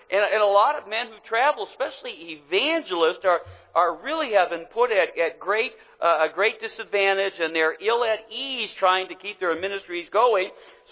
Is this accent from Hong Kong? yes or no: no; Cleveland, Ohio, United States; I am from Cleveland, the holy city, right?